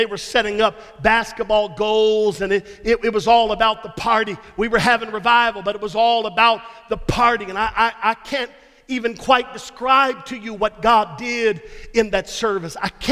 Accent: Texas, United States; now in Georgia, United States; I'm from Texas. I can't get good brisket in Georgia.

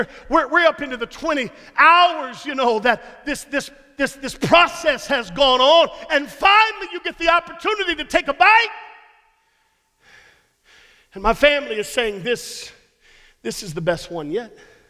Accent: Texas, United States; now in Georgia, United States; I'm from Texas. I can't get good brisket in Georgia.

